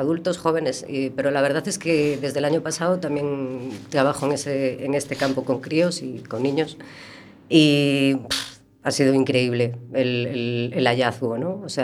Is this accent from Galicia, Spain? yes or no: yes; Pontevedra, Galicia, Spain; now in A Coruña, Spain; a muller do coxo, veño de Pontevedra. Y bueno, y hace 4 años que me he venido a la aventura aquí a Coruña con una maleta en una mano y una hija en la otra.